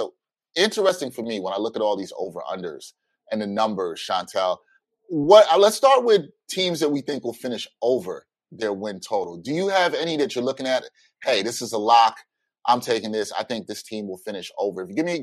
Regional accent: Brooklyn, New York, United States; I'm from Brooklyn, hometown team, but there's so much drama going on with them.

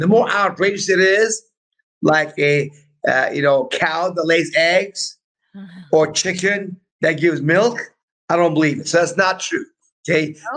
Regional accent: United States; And we don't have that anymore, Lee, because we as American people have forgotten about it in the public school system.

